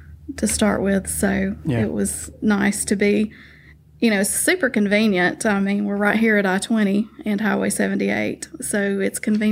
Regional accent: Dallas, Georgia, United States; also born or lived in Atlanta; I was born in Atlanta. And then I lived, actually, when I was a small child, in Dallas, Georgia.

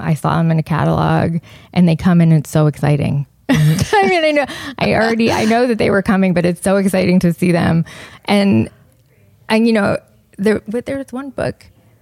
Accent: Columbia, Maryland, United States; also born or lived in Northern Virginia; We're from Columbia, Maryland.

